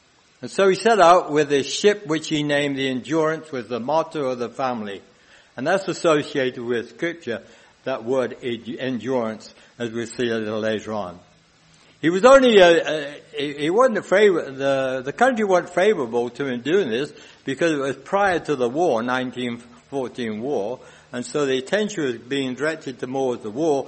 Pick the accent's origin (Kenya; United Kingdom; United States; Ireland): United Kingdom; England; People no longer go to a church like my friends did when we were growing up in England. It was a thing to go to church.